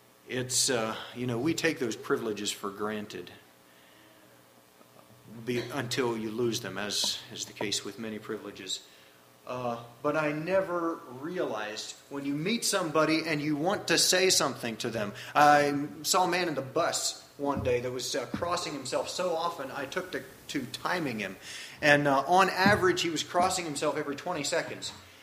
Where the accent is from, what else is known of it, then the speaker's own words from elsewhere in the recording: United States; But I'm still American enough that I couldn't just be too self-assertive and use my elbows.